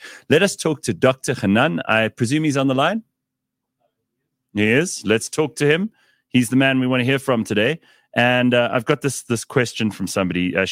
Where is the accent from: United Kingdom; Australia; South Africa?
South Africa; I am a South African optimist.